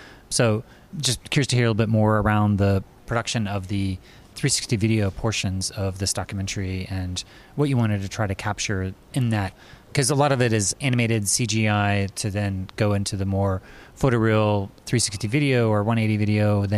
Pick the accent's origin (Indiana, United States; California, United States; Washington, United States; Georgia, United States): Indiana, United States; Indianapolis; I grew up in Indianapolis, and there was always the Indianapolis 500